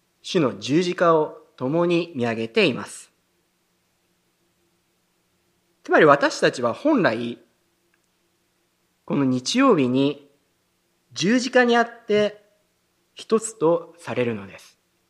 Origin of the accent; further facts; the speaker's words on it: Kanagawa, Japan; 私、日本の神奈川県生まれ、神奈川県育ちの